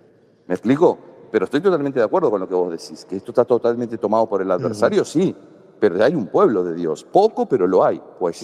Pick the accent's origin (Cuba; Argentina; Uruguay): Uruguay; now in Spain; Yo soy uruguayo y me he preguntado por qué coño yo tuve que venir aquí, sobre todo a Cataluña